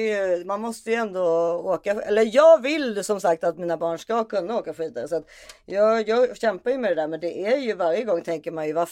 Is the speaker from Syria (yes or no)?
no; Switzerland; alltså jag är ju ändå schweizare, så vi var ju väldigt mycket och åkte skidor när jag var liten.